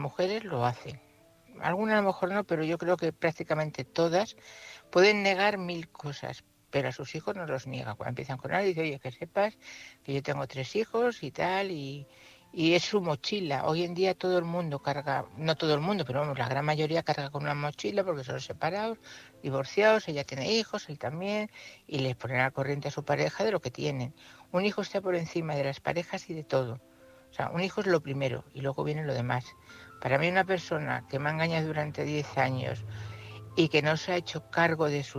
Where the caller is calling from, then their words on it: Madrid, Community of Madrid, Spain; corresponsal de Madrid.